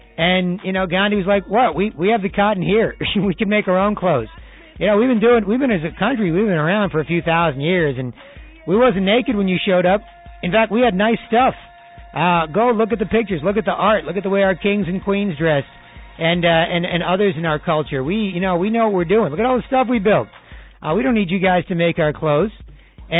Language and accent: English; Scarborough, Ontario, Canada; I know growing up in Scarborough, holler at … hold your head up, everybody.